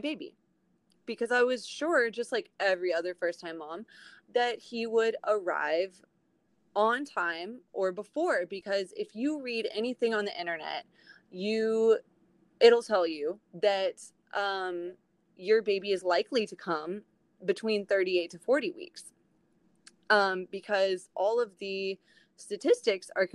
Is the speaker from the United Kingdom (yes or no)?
no; Texas, United States; And we are from Texas. So we are sort of displaced from our regular home